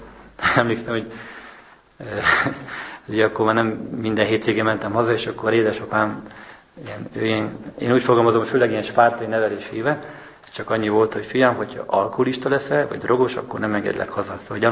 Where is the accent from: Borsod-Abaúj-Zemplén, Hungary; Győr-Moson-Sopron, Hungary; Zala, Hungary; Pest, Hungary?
Pest, Hungary; Pilisvörösvár; otthon még édesapámmal betonoztuk a kerítést, és a helyi lelkész, Pilisvörösváron, mely onnan származok